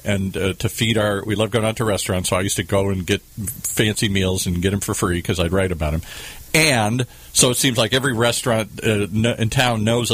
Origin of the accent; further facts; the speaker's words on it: Midwest, United States; I grew up in the Midwest.